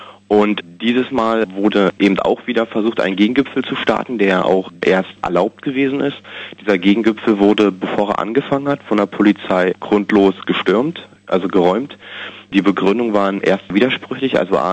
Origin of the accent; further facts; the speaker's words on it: East Germany, Germany; Also ich bin halt in der DDR groß geworden